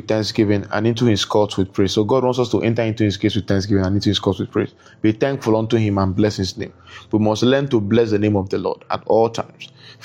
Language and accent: English; Nigeria; I'm from Nigeria